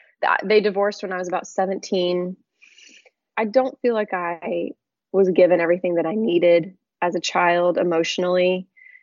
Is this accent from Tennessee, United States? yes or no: yes; Nashville, Tennessee, United States; I hail from Nashville, Tennessee.